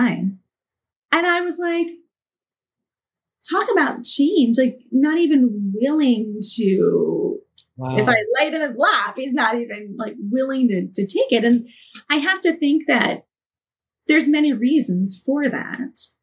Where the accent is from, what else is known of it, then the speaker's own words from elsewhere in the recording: Portland, Oregon, United States; It'll take place in my hometown in Portland, Oregon.